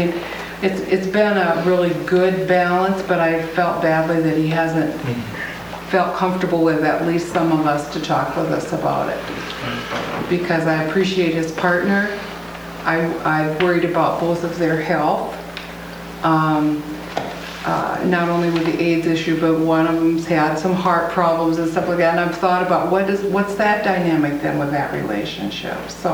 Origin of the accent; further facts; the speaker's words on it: Iowa, United States; from Iowa